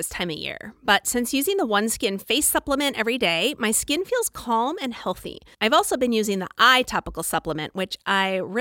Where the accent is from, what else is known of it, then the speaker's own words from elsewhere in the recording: Phoenix, Arizona, United States; So I grew up in Phoenix, Arizona, and lived in a little subdivision, like a little HOA neighborhood.